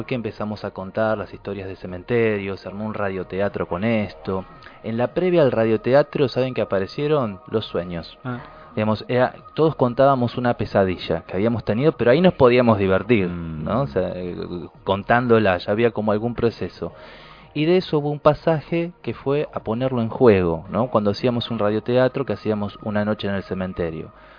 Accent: Villa Centenario, Buenos Aires, Argentina; quiénes venían de Villa Centenario, que es de donde soy yo

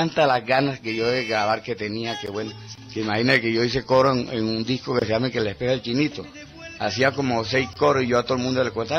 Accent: Magangué, Bolívar, Colombia; Entonces vivíamos en Cincé y allá mi mamá me tuvo a mí y a los días nos trasladaron para Magangué y me fui para... Por eso es que yo digo que soy de Magangué, porque Magangué me crié, me hice, todo eso.

